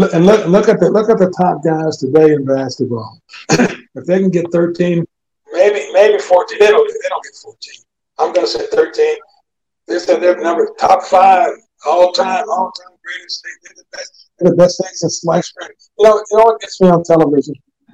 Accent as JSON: {"language": "English", "town": "Indianapolis", "region": "Indiana", "country": "United States", "tie": "born or raised there", "said": "Well, I grew up in Indianapolis, from the west side of town, in the ghetto."}